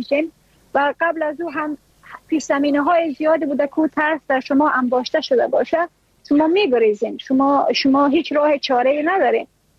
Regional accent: Afghanistan; moved away as an adult; ما اگر از افغانستان بر آمدیم

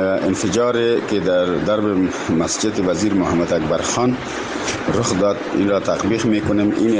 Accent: Jalalabad, Nangarhar, Afghanistan; استم از جلال آباد

